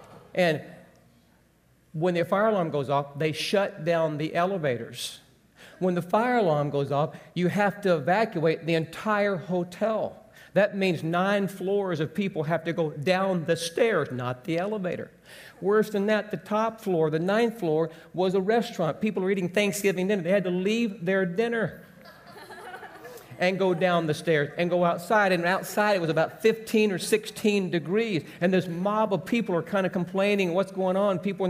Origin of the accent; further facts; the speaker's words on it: the South, United States; I'm from the South. We do weird things.